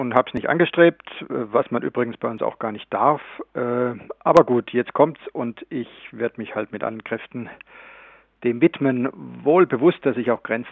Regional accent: Freiburg, Baden-Württemberg, Germany; Ich stamme aus Freiburg und war nach dem Abitur zunächst im Priesterseminar dort 2 Jahre

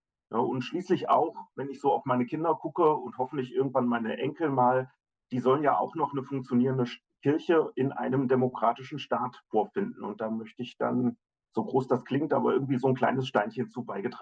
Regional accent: Eichsfeld, Germany; Auf der einen Seite komme ich so ja aus dem Eichsfeld, kirchlicher Nahraum, alles mitgemacht, was man so in der klassischen kirchlichen Sozialisation machen kann und habe da auch meine Heimat gefunden.

